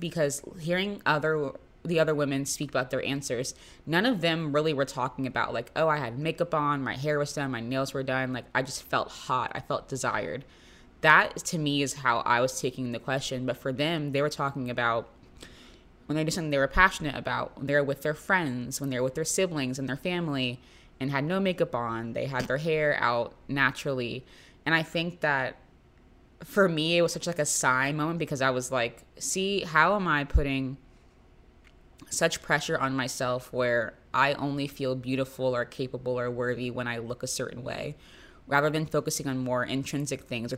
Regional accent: Florida, United States; like growing up in Florida, even being in New York, where like there are more people that look like me.

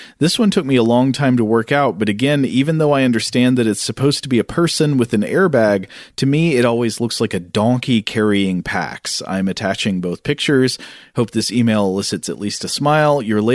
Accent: Vienna, Austria; English is a second language; I grew up in Vienna, Austria

